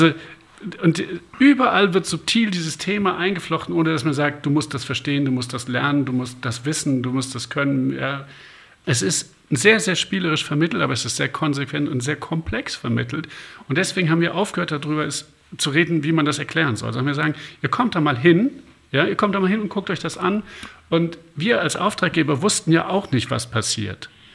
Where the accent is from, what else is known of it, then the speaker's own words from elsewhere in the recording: Baden-Württemberg, Germany; Ich komme aus Baden-Württemberg, anderes Land, ihr seid Bayern.